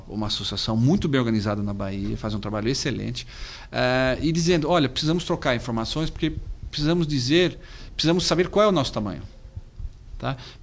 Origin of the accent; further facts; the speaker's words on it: Netherlands; Eu sou holandês, já liguei para a Holanda